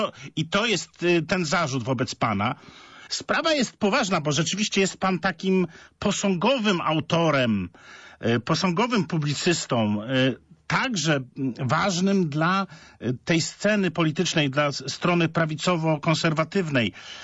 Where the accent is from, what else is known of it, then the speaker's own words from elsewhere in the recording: Poznań, Greater Poland Voivodeship, Poland; Tam walczyliśmy o wolność, my poznaniacy.